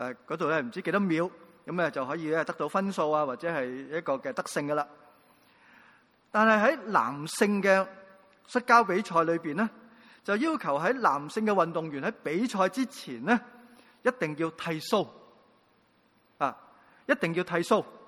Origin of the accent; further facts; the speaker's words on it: Hong Kong; 就我哋香港人咧，通常稱之為叫韻律泳